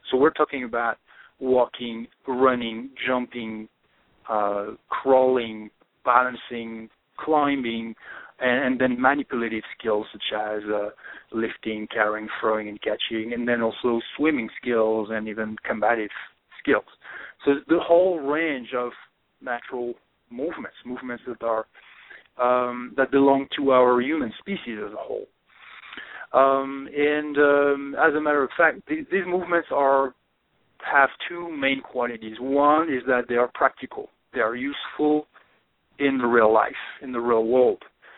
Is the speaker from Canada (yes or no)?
no; France; English is a second language; moved away as an adult; now in Santa Fe, United States; So I am, I'm originally from France. I'm in my 40s, early 40s. So I live now in Santa Fe, New Mexico. I moved to the U.S. about 4 years ago